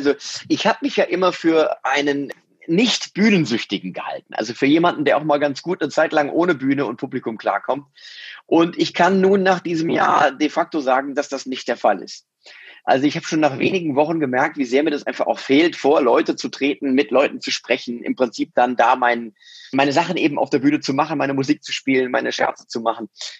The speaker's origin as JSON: {"language": "German", "town": "Mainz", "region": "Rhineland-Palatinate", "country": "Germany", "tie": "born or raised there", "said": "ich bin ja Mainzer durch und durch. Ich bin ja in Mainz geboren, ich bin hier aufgewachsen und ich komme hierher."}